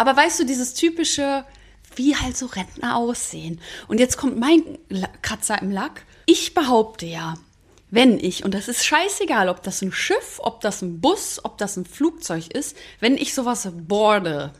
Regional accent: North Rhine-Westphalia, Germany; sind wir zum Biggesee gefahren, in Sauerland. Das ist ja meine Heimat.

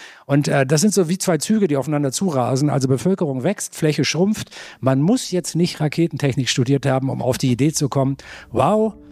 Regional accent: Hamburg, Germany; Und das fuhr nach Hamburg, in meine Heimatstadt.

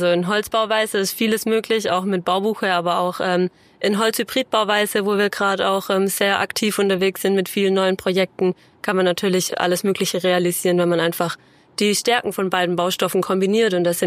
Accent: Baden-Württemberg, Germany; now in Palma, Spain; Ja, bin da bei uns in Baden-Württemberg sehr aktiv.

